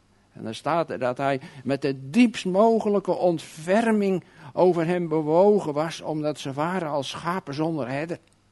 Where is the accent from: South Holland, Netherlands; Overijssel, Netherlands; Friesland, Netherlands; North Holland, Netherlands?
South Holland, Netherlands; ik kom zelf uit de Alblasserwaard.